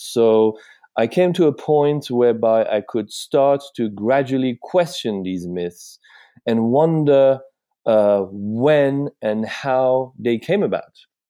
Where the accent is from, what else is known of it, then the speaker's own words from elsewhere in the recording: Iran; As I grew up in Iran in the 1980s